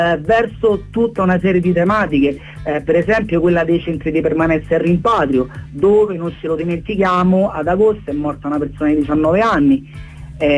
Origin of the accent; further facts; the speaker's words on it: Rome, Lazio, Italy; born there; Io stesso che sono nato a Roma, che sono italiano